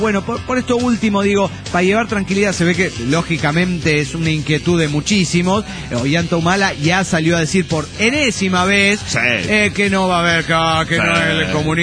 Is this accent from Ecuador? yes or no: yes; Ibarra, Imbabura, Ecuador; de Ibarra, Ecuador.